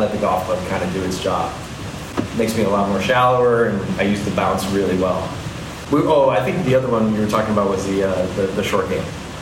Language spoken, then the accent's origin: English; McLean, Virginia, United States; And I grew up in McLean.